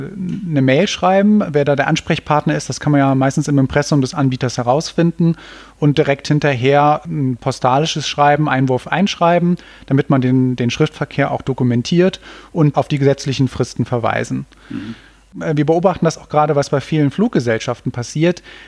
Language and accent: German; Cologne, North Rhine-Westphalia, Germany; Ich komme ja aus Köln